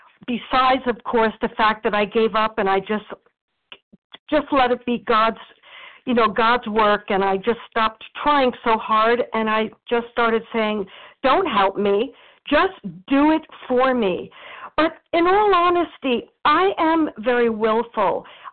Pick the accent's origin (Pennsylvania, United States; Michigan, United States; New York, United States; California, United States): New York, United States; because I'm a New Yorker, I'm Italian